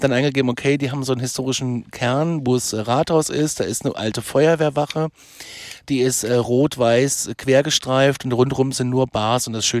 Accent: Germany; Also die haben ja gemerkt, okay, wir sind Deutsche und dann hatten wir ja gleich alle ein Thema.

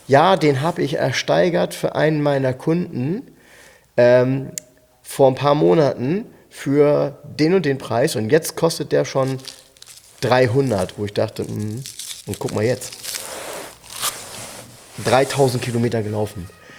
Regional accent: Germany; Und ich sagte, ich komme aus Deutschland und wollte mir den Wagen angucken

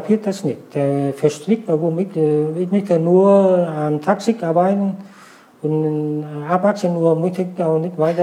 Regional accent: Vietnam; German is a second language; now in Germany; Irgendwie, ich fühle mich immer noch als Vietnamese.

